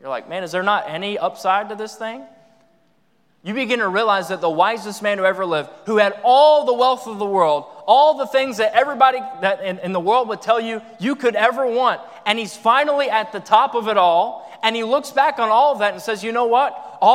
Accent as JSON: {"language": "English", "town": "Knoxville", "region": "Tennessee", "country": "United States", "tie": "born or raised there", "said": "I'm from Knoxville, Tennessee, and so don't hold it against me, but I'm a Tennessee fan, okay? I know I grew up in the cult of Tennessee sports, all right?"}